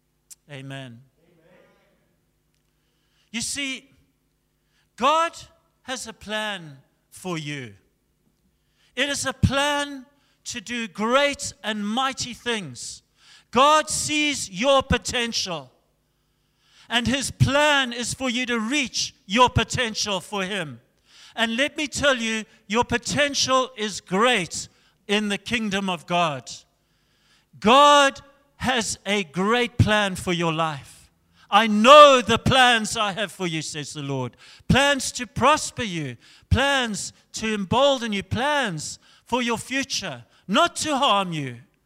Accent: Zimbabwe; We came from Zimbabwe and we felt such an anguish for Zimbabwe, such a burden for Zimbabwe

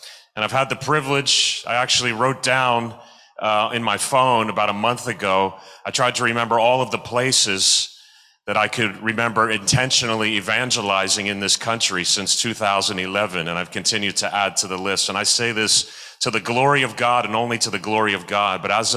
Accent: United States; I come from the United States, as you can probably presume by the accents.

